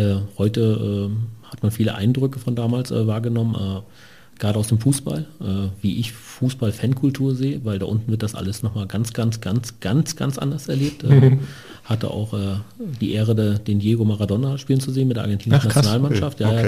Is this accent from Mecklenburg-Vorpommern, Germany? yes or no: yes; Lübs, Mecklenburg-Vorpommern, Germany; Dann aber relativ schnell in die Nähe von Schwerin, Lübs gezogen, da meine Kindheit eigentlich verbracht in der DDR, bis die Wende dann kam.